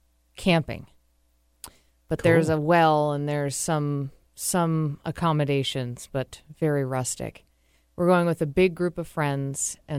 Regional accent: Scotland, United Kingdom; I'm Scottish.

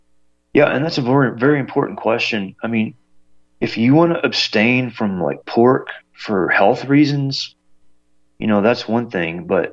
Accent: Ireland; I'm not Jewish, I'm Irish.

